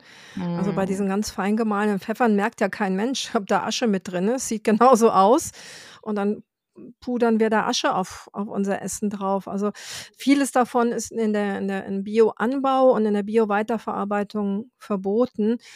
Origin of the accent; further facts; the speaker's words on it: South Region, Brazil; now in Ireland; ich bin im Süden Brasiliens groß geworden, da gibt es den nicht.